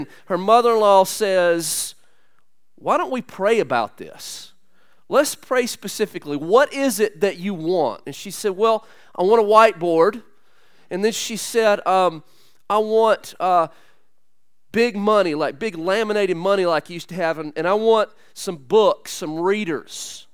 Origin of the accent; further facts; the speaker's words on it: Southern United States, United States; growing up in the Bible Belt and Protestant evangelical culture, I believe we have a real, real tendency in church to make it very man-centered.